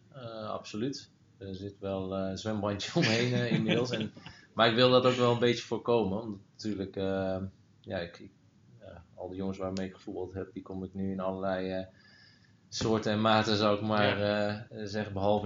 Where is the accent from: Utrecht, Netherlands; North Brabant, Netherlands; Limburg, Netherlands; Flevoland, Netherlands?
Utrecht, Netherlands; De Bilt; 38 jaar inmiddels. Geboren en getogen in De Bilt, plaatsje bij Utrecht, waar het weer vandaan komt.